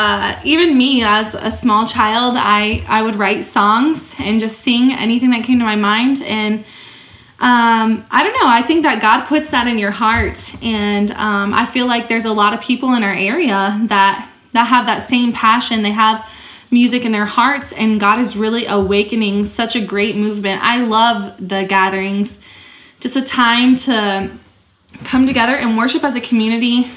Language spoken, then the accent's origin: English; Iowa, United States; now in Joplin, United States; And I came here for school too. I'm from Iowa. My parents were pastors there.